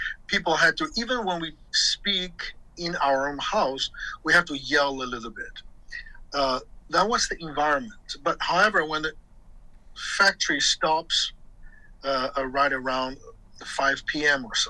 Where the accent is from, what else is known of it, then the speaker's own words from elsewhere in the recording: Qingdao, Shandong, China; now in United States; before that, I studied violin in Qingdao, which is my hometown.